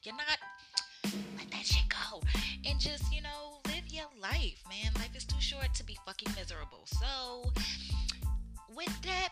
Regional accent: New London, Connecticut, United States; moved away as an adult; also born or lived in Duval County, Florida; But I'm originally from Connecticut. Shout out to CT, New London. Hey. I moved from New London in my 20s and moved to Florida.

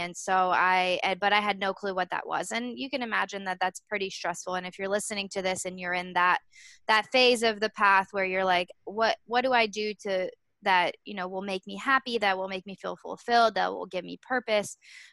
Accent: France; English is a second language; So Marcus came from Spain, I came from France. We didn't really speak English well. I spoke no English.

